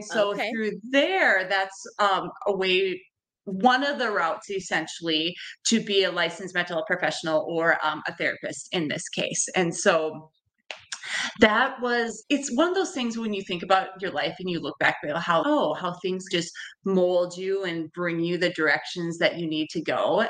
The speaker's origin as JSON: {"language": "English", "town": "Alexandria", "country": "United States", "tie": "born or raised there", "said": "I'm from Alexandria, where I currently am."}